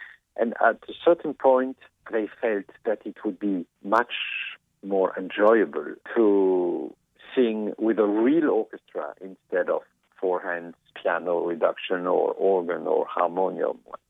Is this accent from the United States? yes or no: no; Grand Est, France; And I come from France, from Alsace, which is a French region with some German DNA.